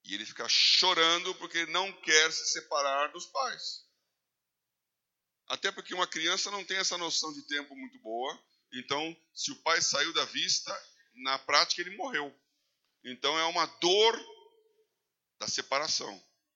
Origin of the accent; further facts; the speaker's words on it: Brazil; Ela falou, de onde você é? Sou do Brasil.